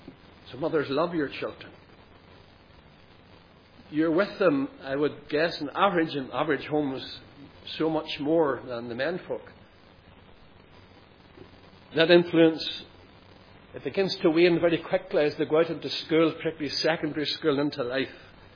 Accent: Lisburn, Northern Ireland, United Kingdom; as a young man in my hometown of Lisburn

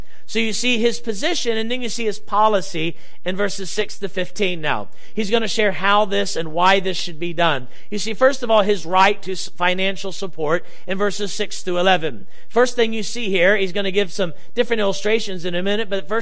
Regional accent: United States; you as an American, I as an American, ought to support our military

